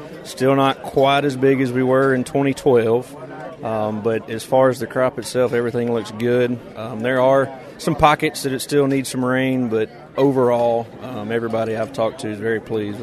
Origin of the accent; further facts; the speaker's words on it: Columbia, Alabama, United States; I'm from Columbia, Alabama. Grew up on a peanut farm. My dad and his brother still have it, about 3,500 acres, peanuts and cotton.